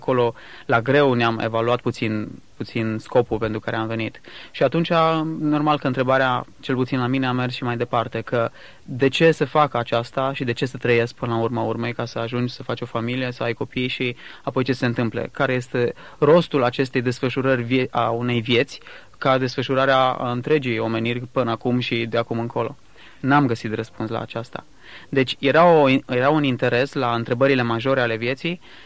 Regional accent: Sibiu, Sibiu County, Romania; now in Timișoara, Romania; Sunt deloc din Sibiu și am absolvit o școală, o facultate în Timișoara, după care de 5 ani de zile am rămas mai departe în Timișoara.

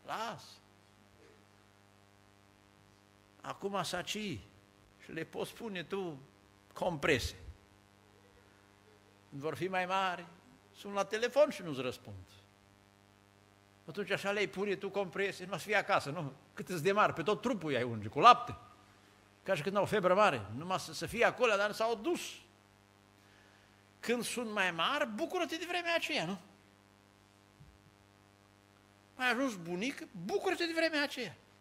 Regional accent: Apuseni Mountains, Romania; eu sunt din Apuseni, de la munte

